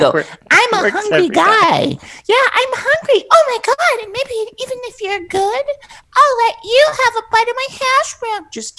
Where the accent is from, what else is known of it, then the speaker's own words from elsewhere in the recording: Alabama, United States; When we grew up in Alabama, I remember using the air pumps all the time